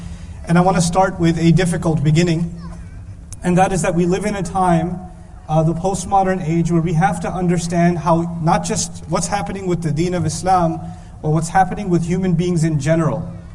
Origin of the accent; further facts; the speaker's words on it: United States; It's cold for you, it's not cold for me. I'm from America.